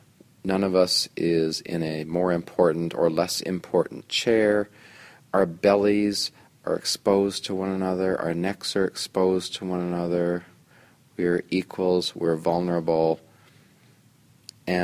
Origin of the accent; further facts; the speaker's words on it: Guelph, Ontario, Canada; I'm here from Guelph, Ontario.